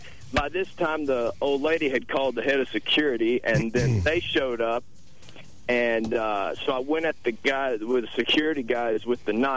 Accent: California, United States; As soon as they found out I was from California, they were like, oh, you're going to go back to California and you won't be back here ever again?

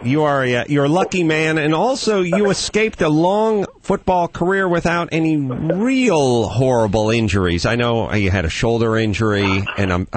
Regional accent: North Hollywood, California, United States; I feel like, you know, I grew up hungry with the eye of the tiger because I grew up in North Hollywood and I grew up poor.

